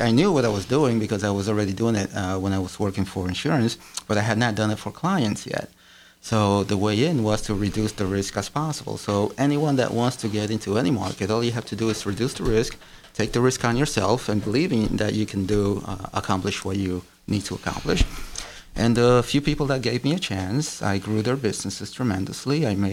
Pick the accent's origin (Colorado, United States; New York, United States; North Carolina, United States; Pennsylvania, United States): New York, United States; Bronx; I grew up in the Bronx, but I worked in Queens.